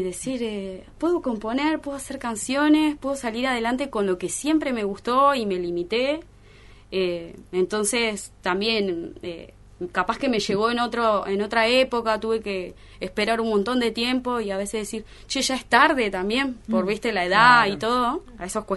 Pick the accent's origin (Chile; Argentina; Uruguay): Argentina; Río Grande, Tierra del Fuego; trabajé acá en Río Grande, soy de acá de Río Grande, me casé, me separé, me divorcié